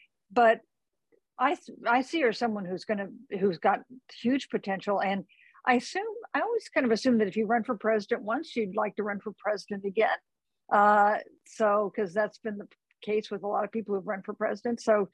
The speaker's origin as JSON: {"language": "English", "region": "Kansas", "country": "United States", "said": "places like Minnesota or my home state of Kansas."}